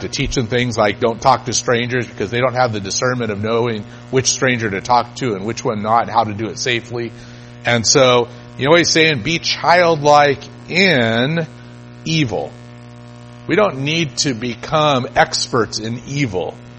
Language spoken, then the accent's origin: English; United States; I grew up in America. I'm influenced by American culture.